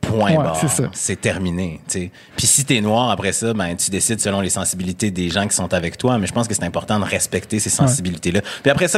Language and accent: French; Sainte-Foy, Quebec, Canada; je viens de Sainte-Foy, je le dis souvent, j'ai grandi. La seule personne noire dans ma vie pendant un long moment, ça a été mon frère